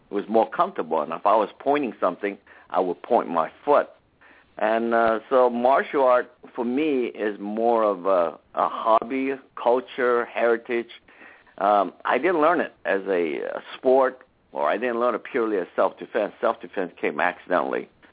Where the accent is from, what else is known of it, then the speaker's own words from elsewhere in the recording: South Korea; I was raised and born in Korea. My father is Hawaiian, so I'm a half Korean and half Hawaiian, more Hawaiian than Korean because as I grew up in Korea